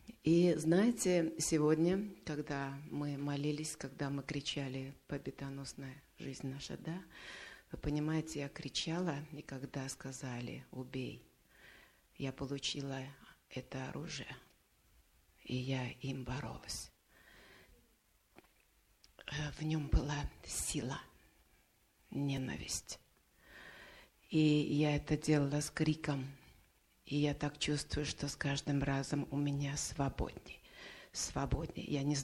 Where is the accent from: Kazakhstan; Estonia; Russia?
Estonia; Tallinn, Harju County; Я из Таллина.